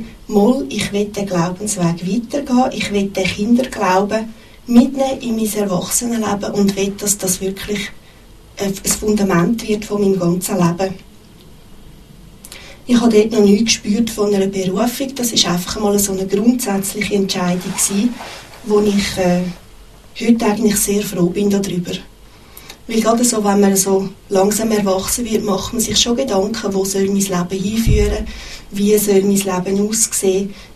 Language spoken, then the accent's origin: German; Zurich, Switzerland; Ich bin 1965 in Zürich geboren und auch dort aufgewachsen.